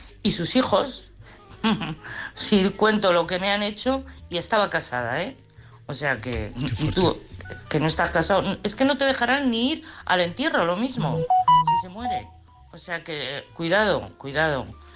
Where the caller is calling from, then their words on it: Madrid, Community of Madrid, Spain; de Madrid.